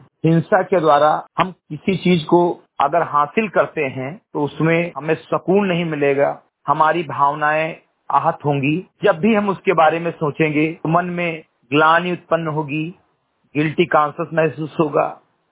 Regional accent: Bahraich, Uttar Pradesh, India; ग्राम सभा समरी कटही विकासखंड मेनपुरवा जनपद बहराइच का मूल निवासी हूं

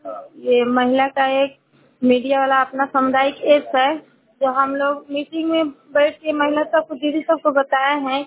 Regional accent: Majhariya, India; मैं पंचायत मझरिया से हूँ। मेरा गांव का नाम मझरिया है।

